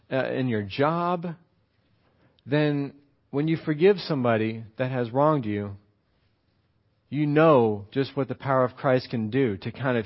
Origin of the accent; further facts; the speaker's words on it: Texas, United States; That's how you know I'm from Texas, y'all, right?